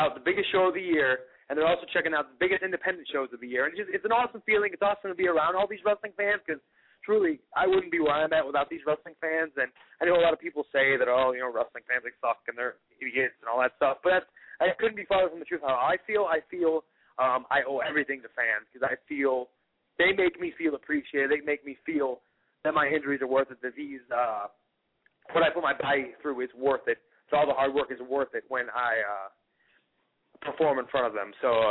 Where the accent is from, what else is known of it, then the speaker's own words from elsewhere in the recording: Cleveland, Ohio, United States; Yes, that is for AIW in Cleveland, Ohio, my hometown.